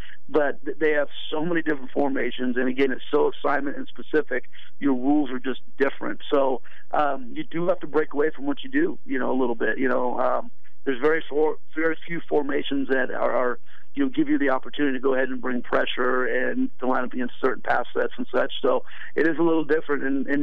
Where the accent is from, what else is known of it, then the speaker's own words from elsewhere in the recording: Livermore, California, United States; I mean, I grew up in Livermore, not too far away.